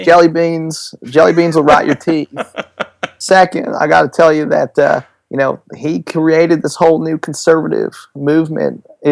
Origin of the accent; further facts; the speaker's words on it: Hope, Arkansas, United States; also born or lived in Hot Springs, Arkansas; I mean, I claim Hope. Hope is my little town, but I was born in Hot Springs, Arkansas.